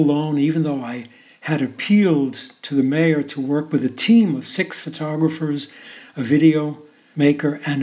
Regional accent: New York, United States; But yet, I felt enough momentum as a New Yorker to do something, to contribute in some way.

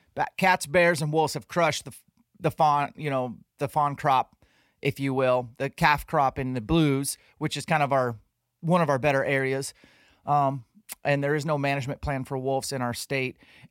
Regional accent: Washington, United States; So we're talking to a guy who's basically a farmer in my home state of Washington

